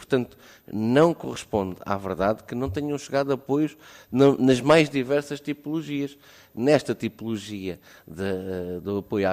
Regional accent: Portugal; até como português me sinto um bocadinho defraudado

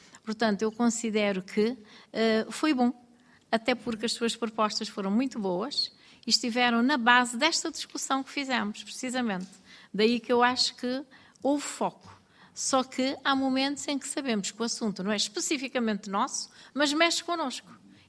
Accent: Cape Verde; Em Cabo Verde há um termo muito interessante que se diz, já que estamos aqui a falar de línguas, a língua materna, a língua oficial, nós dizemos

